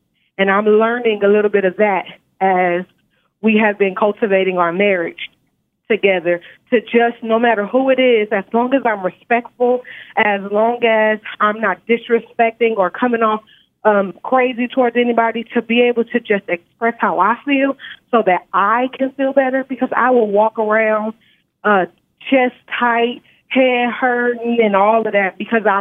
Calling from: Nevada, United States; I'm calling from Nevada.

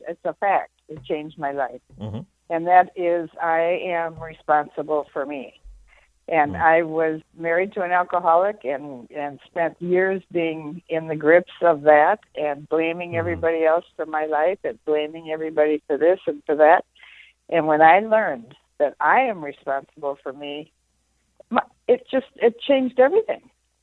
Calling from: Oconomowoc, Wisconsin, United States; I'm calling from Oconomowoc, Wisconsin.

